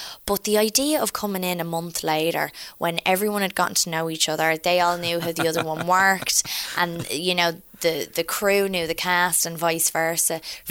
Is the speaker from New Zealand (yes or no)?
no; Ireland; we shot pretty much all of it in Ireland apart from one week in Hastings, and I was so happy to be shooting at home, and our crews at home are terrific